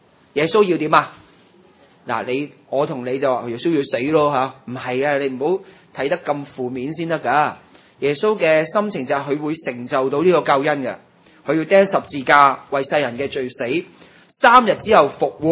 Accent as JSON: {"language": "Cantonese", "country": "China", "said": "我哋中国人就有黄大仙有求必应。"}